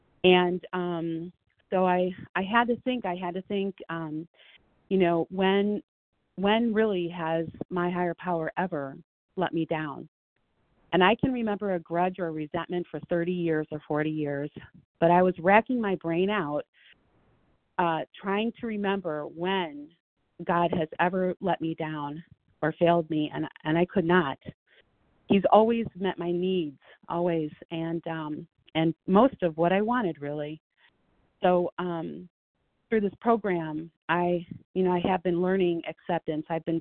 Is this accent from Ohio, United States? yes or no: yes; Ohio, United States; I'm from Ohio, compulsive eater on the recovery bus.